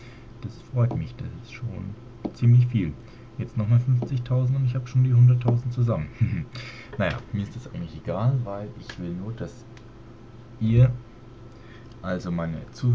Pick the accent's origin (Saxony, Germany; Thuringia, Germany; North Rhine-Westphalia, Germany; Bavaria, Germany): Bavaria, Germany; Ich komme ja aus Bayern, ne?